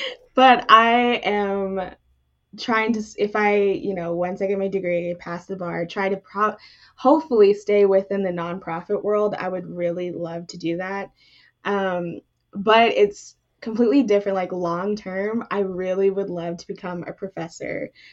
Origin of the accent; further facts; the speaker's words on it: Arizona, United States; now in Kansas, United States; So moving from, you know, my hometown in Arizona, and then all the way to Kansas, it was kind of like, oh, what do I do now?